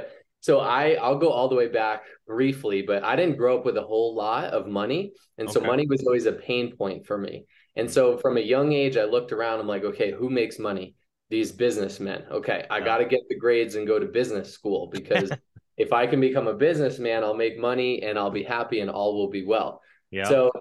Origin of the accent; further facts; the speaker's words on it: Boston, Massachusetts, United States; I grew up in the Boston area.